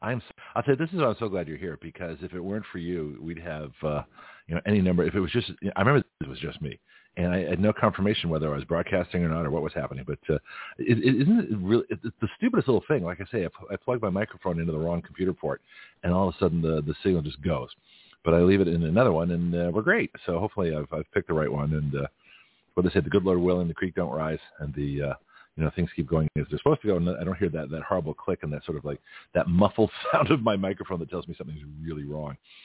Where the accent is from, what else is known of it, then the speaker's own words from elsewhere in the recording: Canada; it was funny when I was in Australia, I used to tell people, that I was from Canada and we would have, 20 below zero.